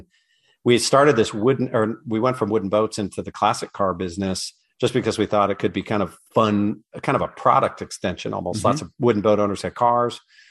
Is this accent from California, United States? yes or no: no; Michigan, United States; this business literally started in the basement of the house I grew up in Northern Michigan